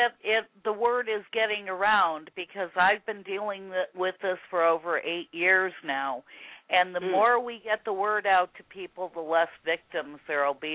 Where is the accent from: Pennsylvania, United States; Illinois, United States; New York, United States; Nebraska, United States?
Illinois, United States; Chicago; moved away as an adult; now in Missouri, United States; I'm from Chicago. I live in Missouri. I've been here since 1994. I don't talk like a Missourian. I still talk like a Chicagoan.